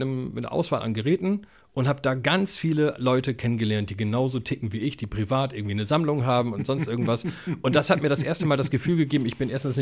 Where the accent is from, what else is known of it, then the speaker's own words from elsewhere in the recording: Oldenburg, Lower Saxony, Germany; ich bin ja hier in Oldenburg geboren, aufgewachsen, nie weggezogen.